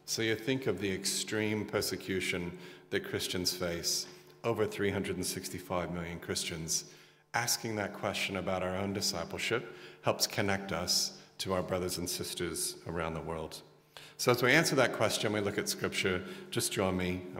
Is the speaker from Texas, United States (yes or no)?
yes; Texas, United States; now in Australia; My wife and I'm originally from Texas. We had lived in Texas for a couple of years, most of my life here in Australia, but my wife went back to Texas with me